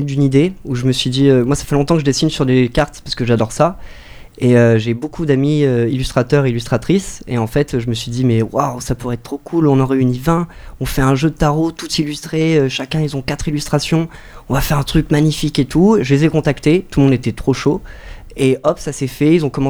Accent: Auvergne-Rhône-Alpes, France; also born or lived in Lyon; je suis scénariste et je viens d'Auvergne. J'ai pas mal vécu à Lyon aussi et en ce moment je me balade un peu partout en France.

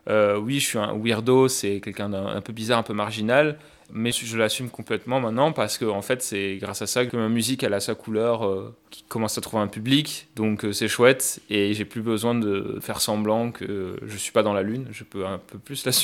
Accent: Grasse, Provence-Alpes-Côte d'Azur, France; J'ai grandi dans les Alpes-Maritimes à Grasse, donc c'est pas non plus l'autre bout de la France

